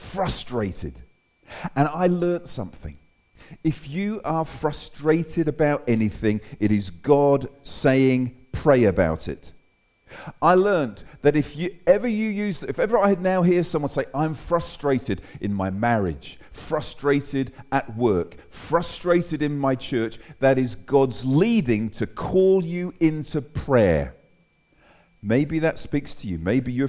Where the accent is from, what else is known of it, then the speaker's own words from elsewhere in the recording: England, United Kingdom; moved away as an adult; now in Australia; I'm an Englishman. Is that okay? I'm an Englishman. It's okay. There's any other English people here? I came out at the age of 31.